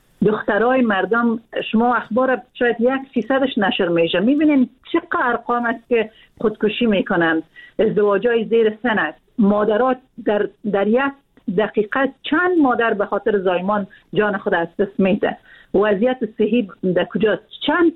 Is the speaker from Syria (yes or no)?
no; Afghanistan; چون 40 سال افغانستان در جنگ بوده، ما در جنگ تولد شدیم، در جنگ بزرگ شدیم